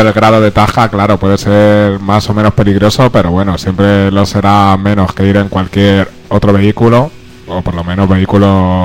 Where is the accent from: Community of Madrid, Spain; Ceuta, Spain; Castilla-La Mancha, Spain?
Community of Madrid, Spain; Madrid; en realidad soy de Moratalás, pero está pegado a Vallecas.